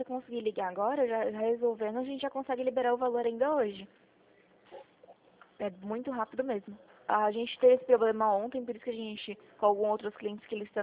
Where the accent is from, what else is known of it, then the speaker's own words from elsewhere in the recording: Jundiaí, São Paulo, Brazil; eu sou daqui de Jundiaí.